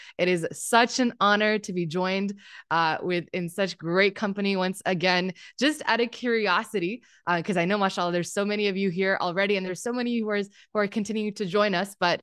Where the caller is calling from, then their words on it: Toronto, Ontario, Canada; So I'm coming in from Toronto.